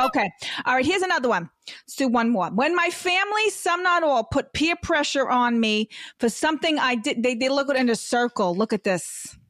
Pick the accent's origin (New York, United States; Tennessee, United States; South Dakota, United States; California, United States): New York, United States; Brooklyn; I'm just I'm from Brooklyn. That's okay. What I am.